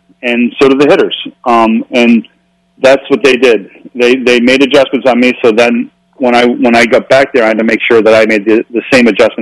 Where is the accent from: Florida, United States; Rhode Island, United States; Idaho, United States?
Rhode Island, United States; Boston to me, I mean, I grew up in Rhode Island.